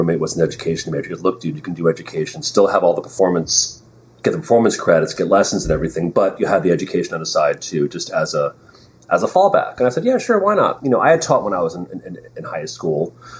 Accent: Westfield, New Jersey, United States; also born or lived in New York; No, actually in Jersey. I grew up in Jersey.

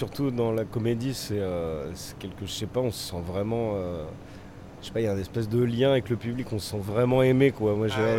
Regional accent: Île-de-France, France; Ça me permettait de sortir du lycée, de sortir du fin fond du 77, là où j'ai grandi. Et après avoir eu le bac, je suis arrivé à Paris.

